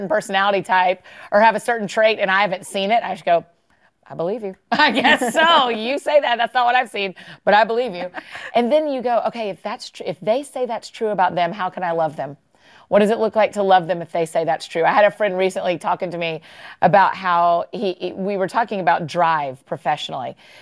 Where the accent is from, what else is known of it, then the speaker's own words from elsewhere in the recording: Atlanta, Georgia, United States; Yeah, my hometown.